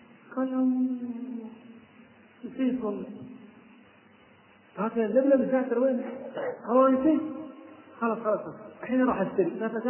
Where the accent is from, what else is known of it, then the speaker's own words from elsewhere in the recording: Kuwait; هذه قصه طلاق عندنا في الكويت